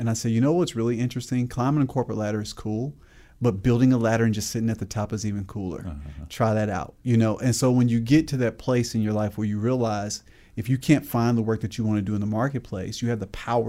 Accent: Indianapolis, Indiana, United States; Indianapolis, Indiana originally.

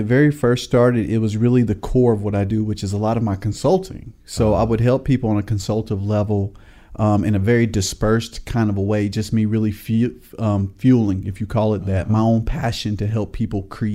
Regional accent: Indianapolis, Indiana, United States; now in Tallahassee, United States; Indianapolis, Indiana.

